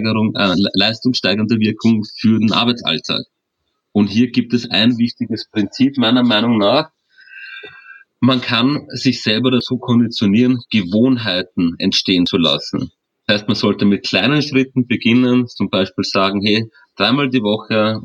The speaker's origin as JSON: {"language": "German", "region": "Vienna", "country": "Austria", "tie": "born there", "said": "Oh, vom Dialekt höchstwahrscheinlich. Ich bin gebürtiger Wiener. Beruflich war ich sehr viel in Österreich, in Deutschland unterwegs, aber auch in der Schweiz. Aber gebürtiger Wiener und dort bin ich auch jetzt wieder"}